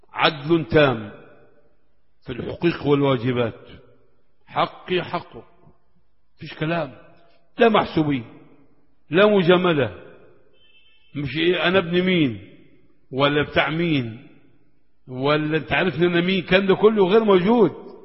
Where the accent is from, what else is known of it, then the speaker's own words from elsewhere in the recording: Egypt; لا آمن في بلدي مصر